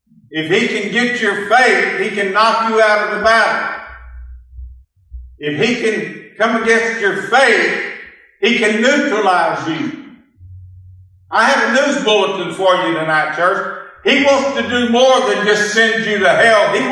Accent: Fort Worth, Texas, United States; even though I grew up in Fort Worth, Texas, I took a church in Nashville, Tennessee

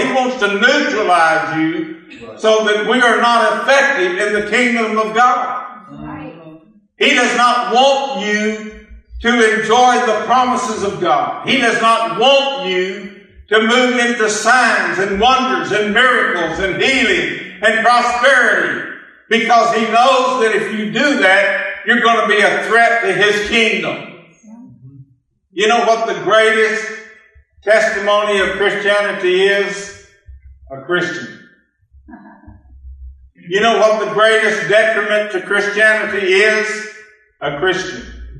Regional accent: Fort Worth, Texas, United States; even though I grew up in Fort Worth, Texas, I took a church in Nashville, Tennessee

